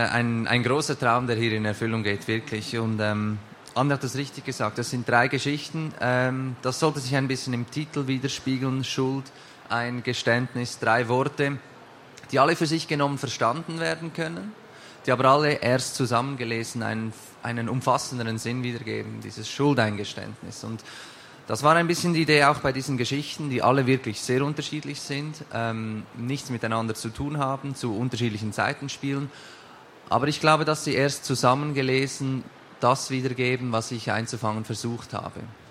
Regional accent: Switzerland; ich komme aus der Schweiz, 24 Jahre alt, Rechtsstudent.

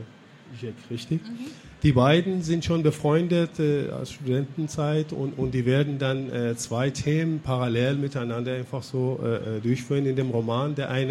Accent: Iran; Also ich komme auch selber aus dem Iran und ich kenne einfach staatliche Zensur, die dann auch immer da ist.

